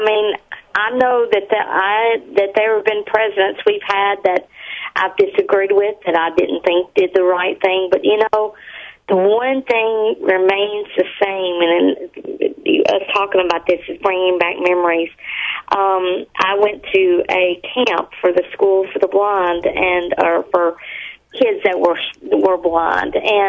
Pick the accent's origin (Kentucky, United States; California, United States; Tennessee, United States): Tennessee, United States; Lebanon; I went to the Lebanon High School, because I'm from Tennessee, Lebanon, Tennessee.